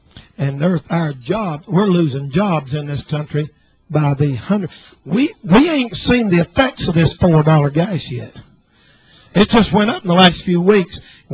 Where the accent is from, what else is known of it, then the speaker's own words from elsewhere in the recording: the South, United States; I don't want nobody judging me just because I'm from the South and I'm white.